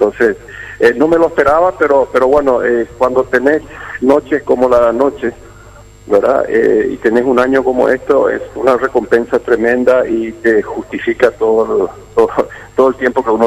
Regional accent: Paraguay; Yo creo que es una mentalidad nuestra, como paraguayos, ¿verdad?

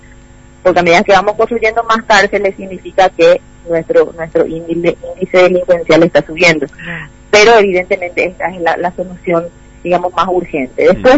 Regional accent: Paraguay; no estamos acostumbrados como paraguayos a ver decapitaciones.

